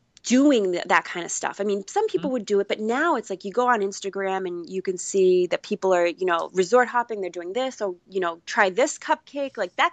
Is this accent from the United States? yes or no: yes; Massachusetts, United States; He's from California and I was from Massachusetts.